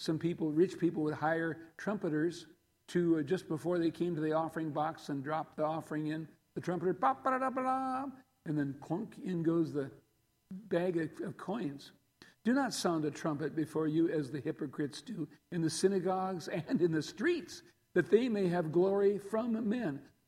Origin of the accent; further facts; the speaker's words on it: South Dakota, United States; I grew up on the Great Plains in South Dakota. I can remember snowy winters that were so severe